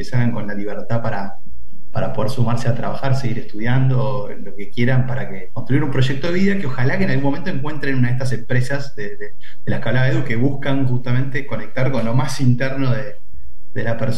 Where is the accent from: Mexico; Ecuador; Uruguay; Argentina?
Uruguay; y vos sabés que soy uruguayo